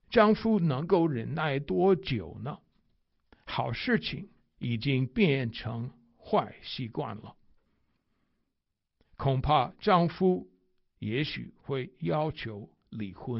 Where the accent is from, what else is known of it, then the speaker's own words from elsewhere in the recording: United States; Chinese is a second language; 因为我是美国人，而且美国人很重视口气新鲜